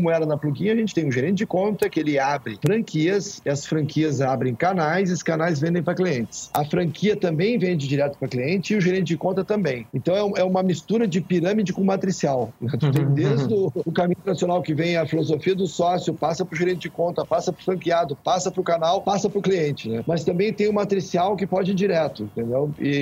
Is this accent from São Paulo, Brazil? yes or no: no; Rio Grande do Sul, Brazil; A gente é gaúcho aqui.